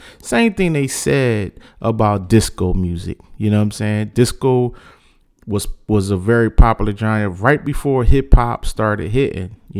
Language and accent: English; Philadelphia, Pennsylvania, United States; With this week's classic album, I brought it back to my hometown of Philly.